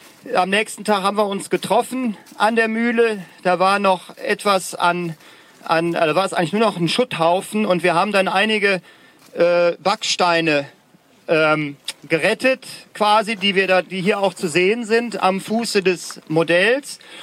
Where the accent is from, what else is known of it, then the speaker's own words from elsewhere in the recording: North Rhine-Westphalia, Germany; ich bin eigentlich aus dem Kölner Randgebiet, da bin ich zu Hause